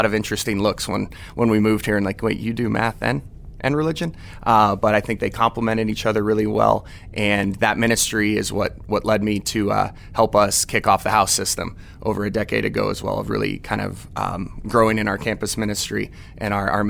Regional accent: Erie, Pennsylvania, United States; So I born and raised in Erie, Pennsylvania, and went to Catholic schools all my life, started at Sacred Heart.

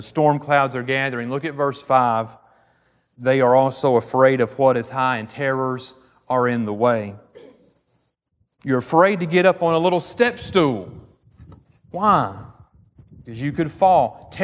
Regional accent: Piedmont, United States; And I'm from Piedmont, so I'm like, nobody keeps their teeth.

